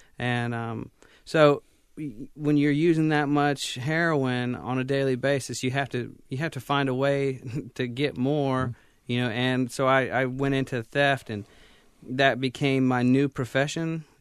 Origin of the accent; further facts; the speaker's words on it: Wilmington, United States; Well, as you said, I grew up in Wilmington. That's all I can really ever remember.